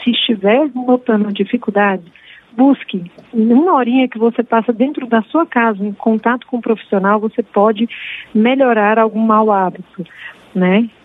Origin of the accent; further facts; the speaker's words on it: Goiânia, Goiás, Brazil; now in São Paulo, Brazil; Eu sou de Goiânia, minha formação é de Goiânia. Eu moro em São Paulo.